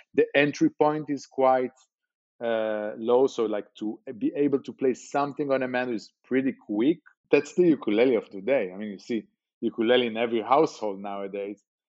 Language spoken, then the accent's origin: English; Beersheba, Southern District, Israel; he came to my hometown, Be'er Sheva.